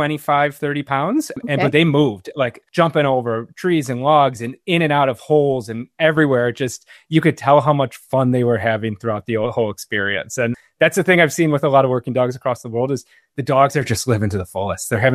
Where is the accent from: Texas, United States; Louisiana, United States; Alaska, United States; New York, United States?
New York, United States; Buffalo; a portion of sales from the book is going to a cancer institute, Roswell in Buffalo, in my hometown, where my brother works as a doctor.